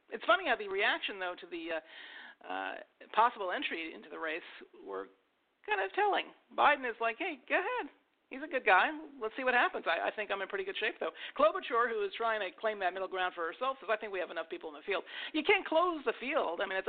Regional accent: New York, United States; I'm a New Yorker, by the way, so I know personally that Bloomberg knows nothing of non-rich white people concerns.

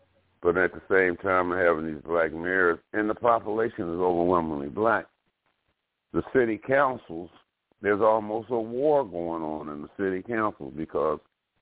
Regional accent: Alabama, United States; I'm personally from Alabama, and among a lot of the children, Caucasian and African American, there's a lot of friendship

